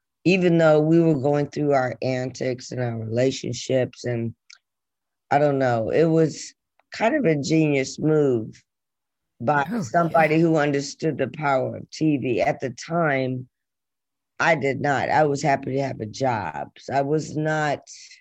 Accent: Atlanta, Georgia, United States; also born or lived in Boston, United States / New York, United States; you know, I was born in Boston and I lived in New York and then I lived in Atlanta and grew up and graduated.

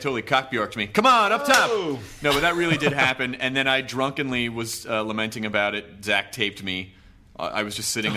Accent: Los Angeles, California, United States; And then, so I'm American and I'm from L.A.

